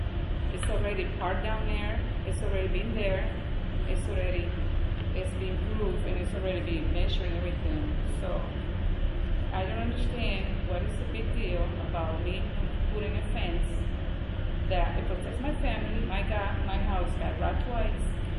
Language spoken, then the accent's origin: English; Cuba; now in United States; We are from Cuba. We came here, we work, and we pay our bills, and we do everything.